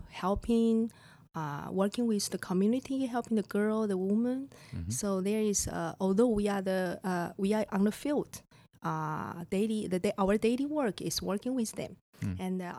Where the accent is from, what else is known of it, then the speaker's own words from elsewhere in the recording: Mozambique; I come from Mozambique.